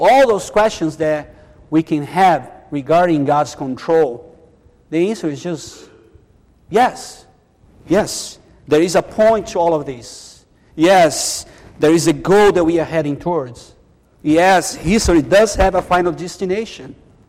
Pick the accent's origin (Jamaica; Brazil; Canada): Brazil; I'm from Brazil.